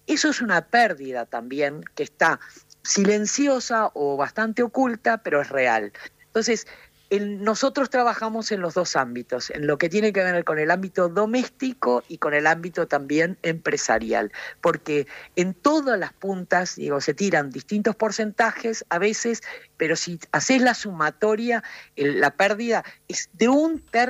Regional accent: Montevideo, Uruguay; born there; also born or lived in Río Negro, Argentina; Nací en Montevideo, pero bueno, tuve el gusto de... Amo Argentina, porque tuve el gusto de vivir en Río Negro, en la provincia. Y mis dos hijos son argentinos.

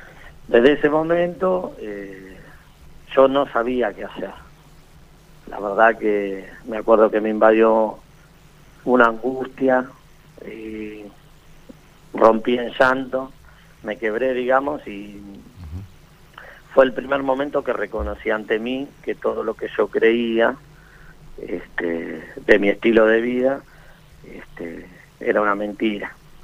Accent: Buenos Aires, Argentina; Yo soy de aquí de Buenos Aires.

